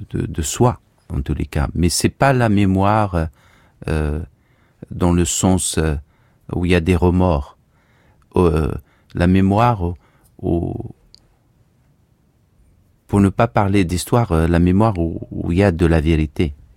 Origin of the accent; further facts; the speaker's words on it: Algeria; mon enfance aussi en Algérie